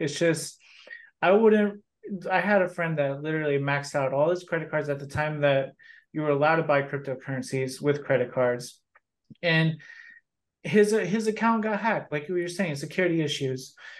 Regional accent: El Paso, Texas, United States; I'm actually from Texas, El Paso part. So it'd be like going back home to see family and things like that.

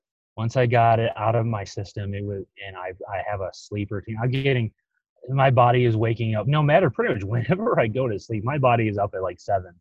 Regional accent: Chicago, Illinois, United States; Soda. I'm originally from Chicago.

